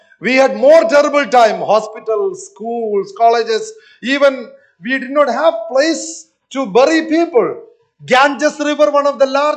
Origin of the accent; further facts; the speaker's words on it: Kerala, India; English is a second language; now in Northern India; I am from South Kerala, but I am last 23 years I am stationed in northern part of India.